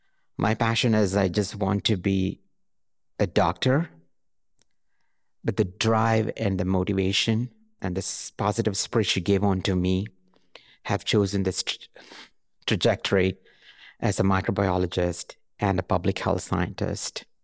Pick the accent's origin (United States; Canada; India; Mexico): India; moved away; Whenever I visit India, myself, my mother, and my sister, we go to our hometown and we cherish our moments under the neem tree.